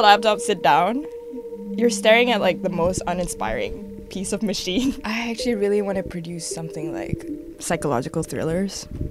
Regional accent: Malaysia; I'm a Malaysian, and there's not a lot of Malaysians there.

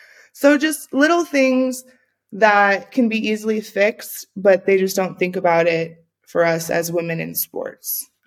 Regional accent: United States; And growing up in America, that's where I'm from, we have Title IX.

